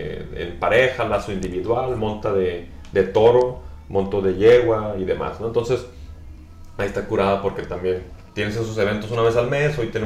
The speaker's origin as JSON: {"language": "Spanish", "town": "Navojoa", "region": "Sonora", "country": "Mexico", "tie": "born or raised there", "lives_now": "Tijuana, Mexico", "said": "yo soy originario de Sonora, de Navojoa, Sonora, del noroeste, por eso digo, pongo born and raised en el noro mexa, en el noroeste mexicano"}